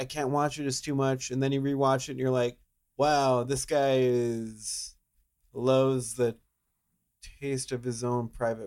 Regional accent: Texas, United States; Temperatures are like 88 degrees, but we're from South Texas.

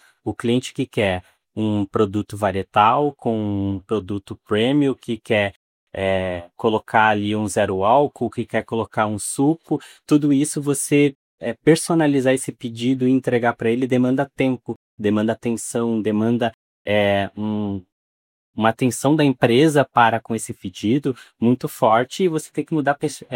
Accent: São Paulo, Brazil; eu sou paulista, moro no Rio Grande do Sul

